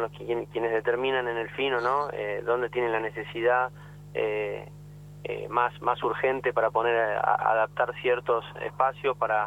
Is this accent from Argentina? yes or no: yes; San Fernando, Buenos Aires Province, Argentina; born there; en el municipio de San Fernando, que es donde yo nací